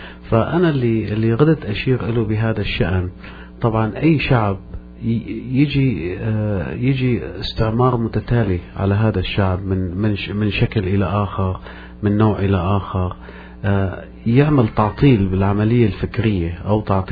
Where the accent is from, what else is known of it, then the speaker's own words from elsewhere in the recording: Al-Hasakah, Al-Hasakah Governorate, Syria; moved away as an adult; now in Canada; هو أنا ابن مدينة الحسكة من سوريا. انتقلت تغربت كثيرا وسافرت من دولة لدولة. بعدها أنهيت رحلتي في كندا من 12 سنة.